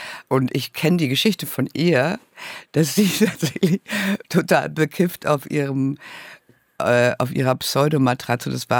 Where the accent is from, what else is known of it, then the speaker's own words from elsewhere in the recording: Lower Saxony, Germany; in der Lüneburger Heide, wo ich herkomme.